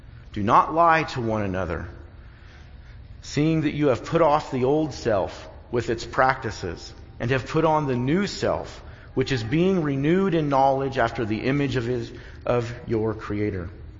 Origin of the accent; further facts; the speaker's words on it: United States; And as an American who loves my country, our Constitution, and the miraculous beginnings that we had as a nation